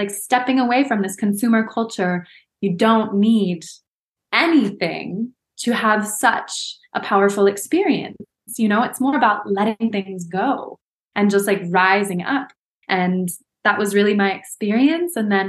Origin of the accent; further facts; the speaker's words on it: California, United States; And I grew up also in Southern California, like Orange County, Los Angeles, where there's also a lot of plastic surgery.